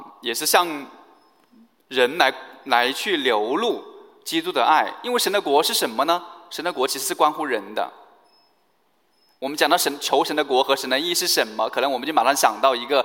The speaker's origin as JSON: {"language": "Chinese", "country": "China", "said": "其实勤俭节约呢，是我们中国人的美德。"}